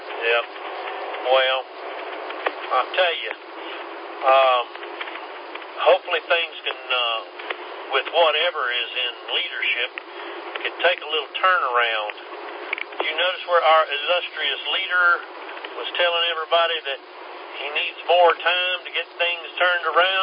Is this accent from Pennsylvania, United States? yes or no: no; Kentucky, United States; And I'm originally from Kentucky.